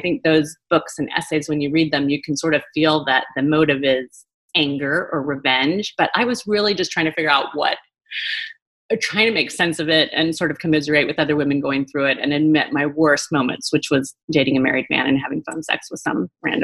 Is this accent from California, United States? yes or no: no; Oklahoma, United States; But at the time, I was this girl from Oklahoma who had, I thought I had certain principles